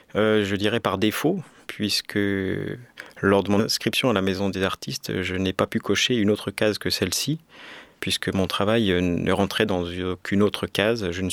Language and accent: French; Saint-Étienne, Auvergne-Rhône-Alpes, France; Alors tout d'abord dans une école locale, sur Saint-Étienne, puisque je suis originaire de Saint-Étienne, en abordant les claquettes.